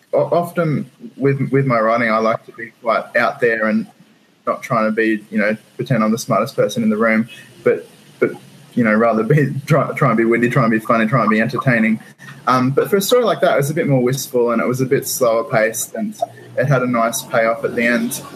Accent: Australia; accent: Australian; my hometown in Australia, hence the ridiculous accent.

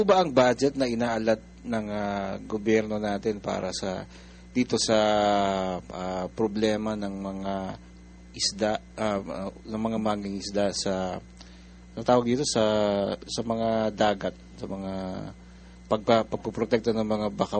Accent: Mimaropa, Philippines; Kasi taga Mindoro ako, nung isang araw umuwi ako.

